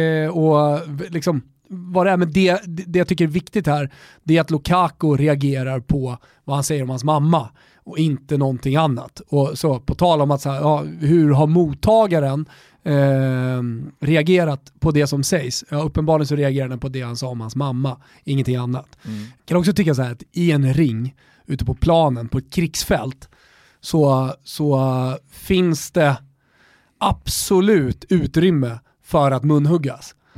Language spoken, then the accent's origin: Swedish; Sweden; Att vi är från Europa och att vi är uppväxta i Svedala.